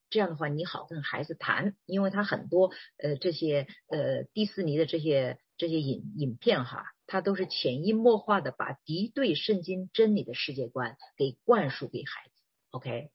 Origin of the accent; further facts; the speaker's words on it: China; 尤其是我们中国人哈。我小的时候，我在家乡，我们的家乡到处甲鱼、乌龟挺多的